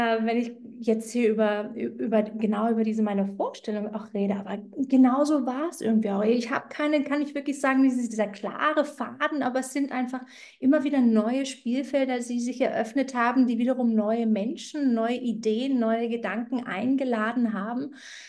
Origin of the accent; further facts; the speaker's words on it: Brandenburg, Germany; um mich regional einzuordnen. Ich komme ursprünglich aus der Berliner Region, also Speckgürtel um Berlin, habe dort meine Kindheit verbracht.